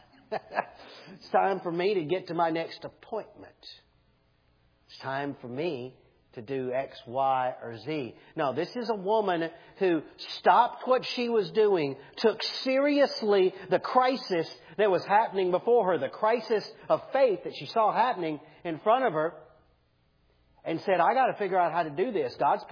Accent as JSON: {"language": "English", "region": "Deep South", "country": "United States", "tie": "born or raised there", "said": "I grew up in the Deep South in the late 60s, early 70s"}